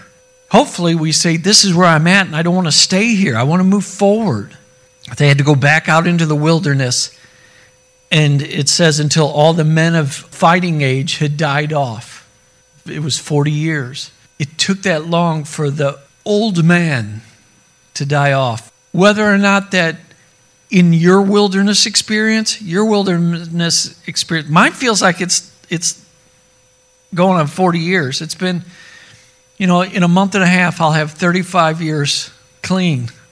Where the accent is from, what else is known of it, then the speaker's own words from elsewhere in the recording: Fenton, Missouri, United States; I know I ain't from the hood. I'm from Fenton. I got enough of the county in me, of Midwest suburbia in me.